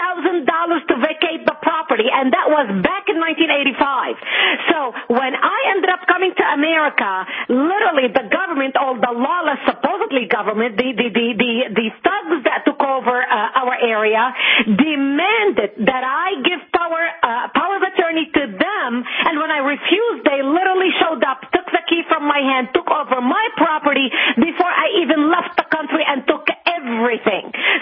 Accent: Lebanon; I was born and raised in Lebanon, which used to be Paris of the Middle East

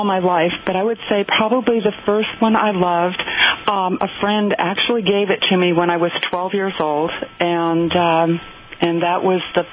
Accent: Vermont, United States; You know, we would go across the pastures, because I'm from Vermont, so I'm from a big dairy state.

